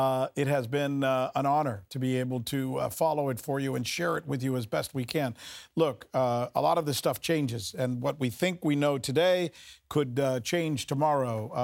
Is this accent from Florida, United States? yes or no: yes; Miami, Florida, United States; the other guy who I grew up with in Miami, Marco Rubio